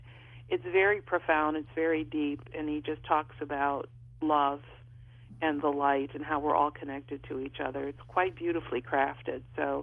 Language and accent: English; Chicago, Illinois, United States; I grew up in Chicago, and I thought, where the heck am I? Who are you people? I knew that wasn't home.